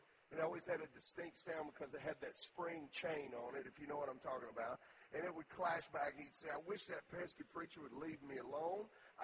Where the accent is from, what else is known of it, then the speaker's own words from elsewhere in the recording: Orlando, Florida, United States; born there; also born or lived in Melbourne / Kissimmee / St. Cloud; I was born in Orlando. We lived in Melbourne and Kissimmee and St. Cloud.